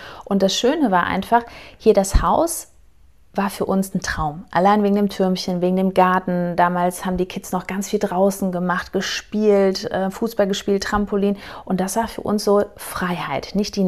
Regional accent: Cologne, North Rhine-Westphalia, Germany; wir kommen aus Kölle

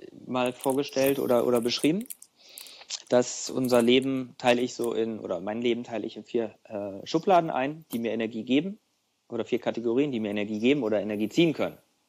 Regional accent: East Germany, Germany; meine erste Fernreise als Ostdeutscher nach Hawaii

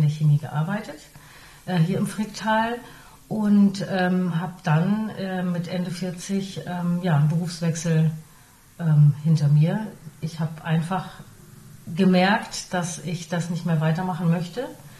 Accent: Northern Germany, Germany; now in Switzerland; dass es am Anfang ein bisschen schwer war für mich, als Norddeutsche hier in der Schweiz zu sein. Und an manchen Orten habe ich das gespürt, dass ich fremd bin. Und in Laufenburg fühle ich mich eigentlich am besten.

